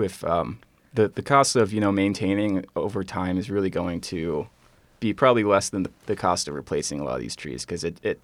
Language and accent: English; Nebraska, United States; I grew up in Nebraska and I knew I wanted to work with forests and a little cooler of a climate.